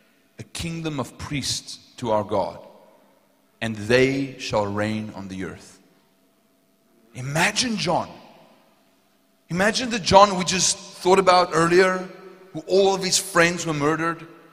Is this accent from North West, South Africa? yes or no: yes; Potchefstroom, North West, South Africa; I was like, I'm from Potchefstroom. Nobody ever knows where Potchefstroom is, right?